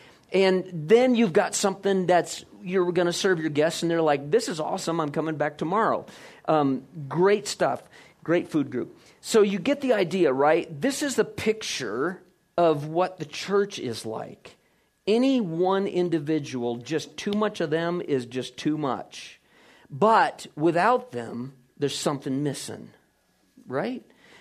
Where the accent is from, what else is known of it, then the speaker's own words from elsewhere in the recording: Iowa, United States; growing up in Iowa, we were grain farmers.